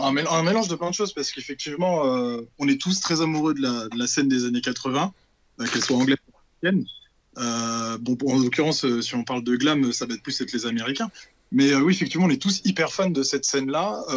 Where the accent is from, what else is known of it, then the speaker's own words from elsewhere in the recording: France; Alors, peut-être parce que je suis français.